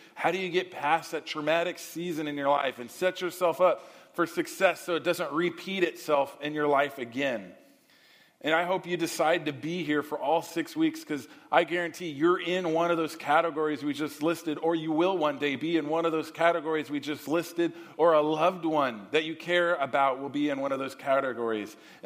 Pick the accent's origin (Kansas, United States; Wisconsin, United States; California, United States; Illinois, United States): California, United States; I grew up in the San Gabriel Valley, and if you're one of the LA people that really never leave the west side, you probably have no clue where the San Gabriel Valley is. Don't worry, it's in the county somewhere of LA.